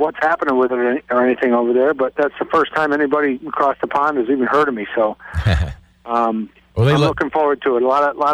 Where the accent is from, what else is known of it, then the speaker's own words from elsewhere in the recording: Williamstown, Massachusetts, United States; I'm from Western Mass, out in the upper left-hand corner of the state, a little town called Williamstown, up in the mountains. And yeah, been here all my life.